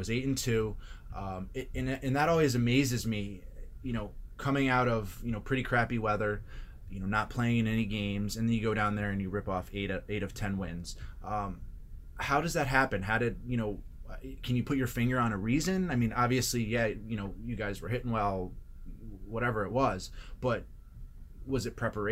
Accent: Connecticut, United States; I'm from Connecticut, but I do know that it's a stark contrast.

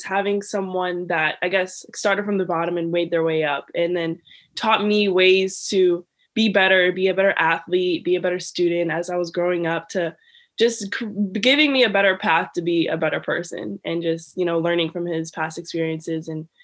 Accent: Maryland, United States; Yes, all my life.

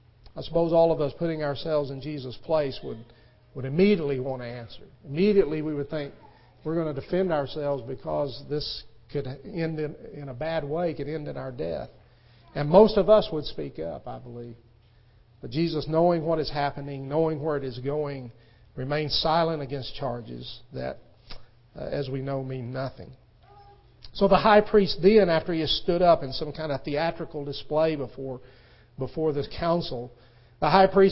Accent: Texas, United States; I think more about growing up in West Texas and seeing a thunderstorm coming on the horizon

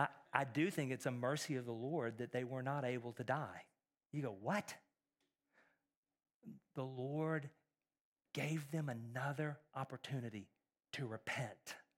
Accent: Texas, United States; Growing up in Texas, I know scorpions.

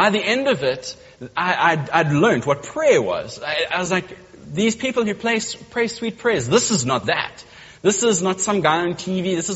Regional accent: Durban, KwaZulu-Natal, South Africa; I was from the Bluff, so I kind of had, they were kind of intimidated, I think. We had sort of street credibility at Glenwood.

